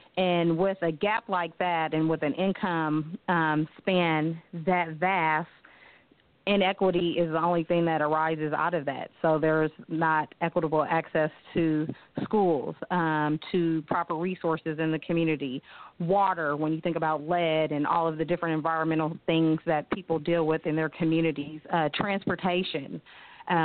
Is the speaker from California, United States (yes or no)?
yes; Berkeley, California, United States; also born or lived in Atlanta, United States; Okay, I am originally from Berkeley, California, and I attended college in Atlanta, and I always like to describe Atlanta as my place that kind of nurtured me. I was born here in the Bay Area